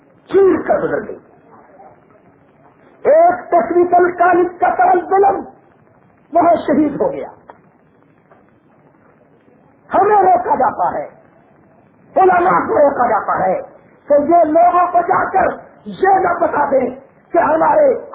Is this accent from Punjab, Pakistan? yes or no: yes; Samundri, Punjab, Pakistan; فیصل آباد میرا ضلع ہے، وہاں کل صبح 4 بجے ڈی سی صاحب کا پیغام ہمارے سمندری میں ملا کہ آپ اپنے ضلع میں داخل نہیں ہو سکتے۔